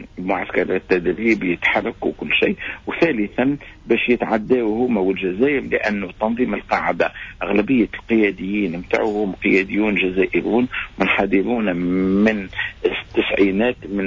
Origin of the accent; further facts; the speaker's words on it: Tunisia; وعندنا في تونس